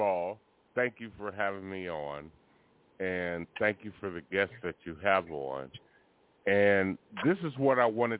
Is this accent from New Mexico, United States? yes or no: no; Oakland, California, United States; because I'm from the town. I'm from Oakland.